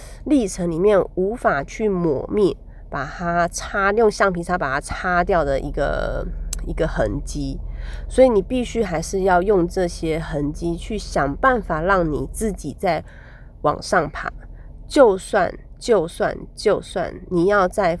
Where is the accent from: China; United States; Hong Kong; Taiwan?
Taiwan; 为什么一直老是把我们台湾人的钱往外面去照顾其他人呢